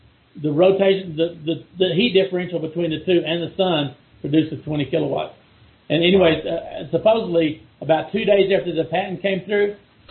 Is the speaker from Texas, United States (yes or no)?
yes; Texas, United States; also born or lived in Dallas; Yeah, I lived in Dallas. I'm from Texas. My family's up north, near down from Amarillo.